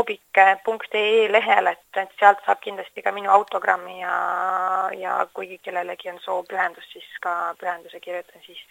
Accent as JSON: {"language": "Estonian", "region": "Järva County", "country": "Estonia", "said": "kuna ma ise olen Järvanist pärit"}